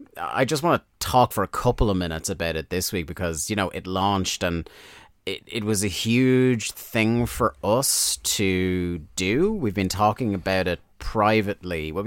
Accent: Newbridge, Wales, United Kingdom; Literally, you visited my hometown while I was away

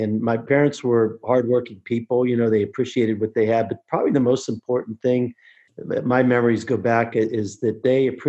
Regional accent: Pittsburgh, Pennsylvania, United States; but I grew up in Pittsburgh.

